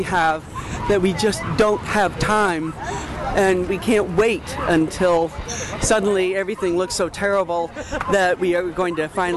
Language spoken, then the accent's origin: English; Mendon, Massachusetts, United States; from Mendon, Massachusetts.